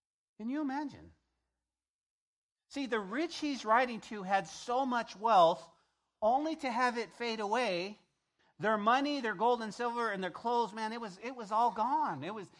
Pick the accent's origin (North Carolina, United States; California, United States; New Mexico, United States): New Mexico, United States; growing up in New Mexico, we always had a lot of moths in the summertime, a lot of moths.